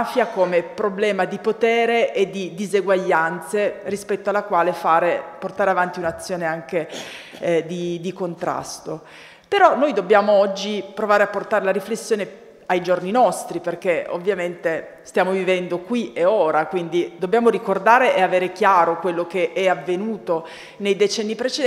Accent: Turin, Piedmont, Italy; io vengo da Torino, giro un po' tutta l'Italia, no?

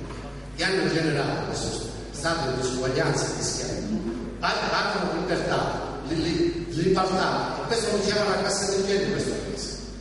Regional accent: Sicily, Italy; Anche perché siamo come siciliani, siamo tutti una cultura

